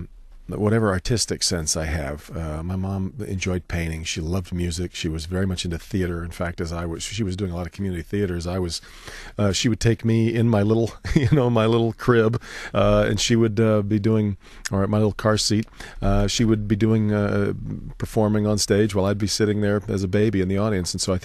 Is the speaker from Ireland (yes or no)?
no; Fort Riley, Kansas, United States; born there; also born or lived in Nebraska / Indiana; So born at Fort Riley, Kansas, and then we moved to Nebraska, then we moved back to Kansas, and my brother was born. And then we moved to Indiana